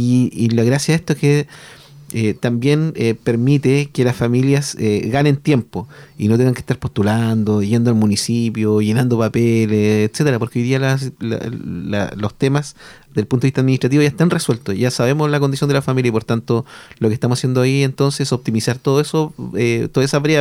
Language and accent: Spanish; Lota, Biobío, Chile; yo soy de Lota. Entonces, hay en mis redes sociales muchas familias de Lota.